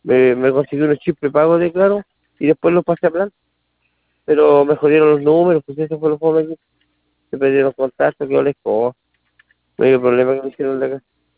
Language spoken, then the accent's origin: Spanish; Concepción, Biobío, Chile; Claro, yo soy de Concepción.